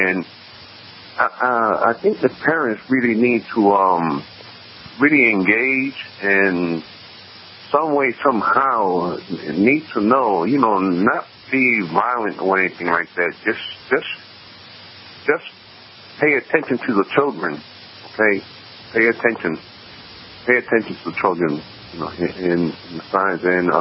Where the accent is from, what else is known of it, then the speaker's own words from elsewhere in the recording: Brooklyn, New York, United States; I was raised in Brooklyn, New York by my dad, and I was bullied. I went to Westinghouse Boys High